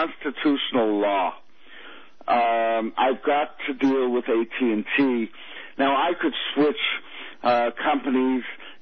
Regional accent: Israel; now in United States; You know, I came from Israel where I left because it was getting... very dangerous for me. It was getting hairy there. And I come to the United States

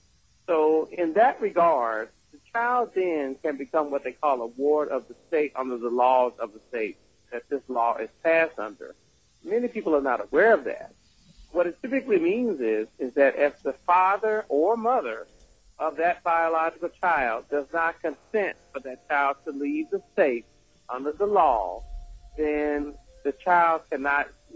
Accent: Memphis, Tennessee, United States; I'm from Memphis, Tennessee. I'm a surgical podiatrist, former college professor, and I'm basically practicing in my own practice here in Memphis.

